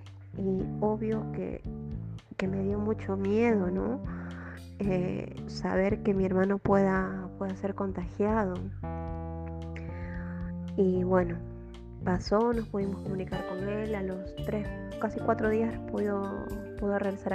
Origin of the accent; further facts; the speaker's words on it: Peru; Soy peruana. Vivo en Chimbote, que es a 8 horas de la capital de Perú, que viene a ser Lima, la capital a 8 horas. Tengo 26 años.